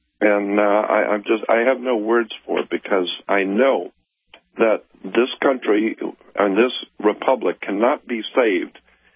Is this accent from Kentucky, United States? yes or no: no; Florida, United States; moved away as an adult; now in Los Angeles, United States; Originally, I'm from the South and from Florida, and I ended up in Los Angeles back in 59.